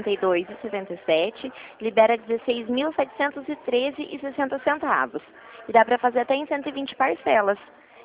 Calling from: Mogi Guaçu, São Paulo, Brazil; Eu falo de Mogi Guaçu.

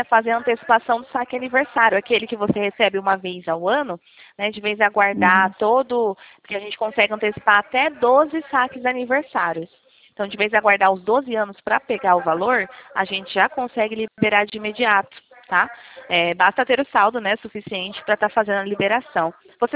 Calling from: Cosmópolis, São Paulo, Brazil; eu falo do interior de São Paulo, Cosmópolis, tá?

